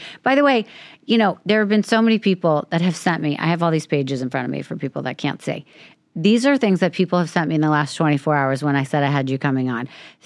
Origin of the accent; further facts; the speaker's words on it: New York City, New York, United States; I grew up in Manhattan, but my grandparents lived here on the island.